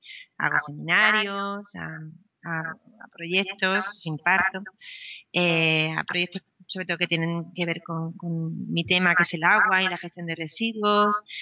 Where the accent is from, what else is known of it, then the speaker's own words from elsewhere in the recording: Murcia, Region of Murcia, Spain; Yo vengo de Murcia, así que me especialicé en química agrícola, que la tradición de huerta que tiene Murcia